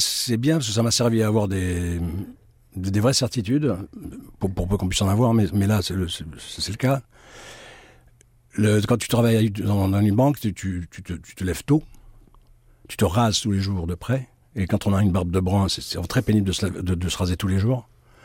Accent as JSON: {"language": "French", "town": "Cannes", "region": "Provence-Alpes-Côte d'Azur", "country": "France", "said": "Quand on vient de Cannes, on peut être qu'impressionné par Paris."}